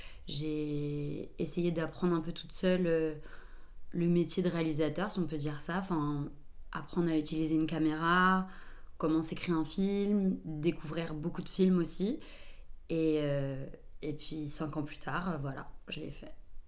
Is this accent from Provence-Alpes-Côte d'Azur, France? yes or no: no; Paris, Île-de-France, France; j'ai grandi à Paris dans le 13e.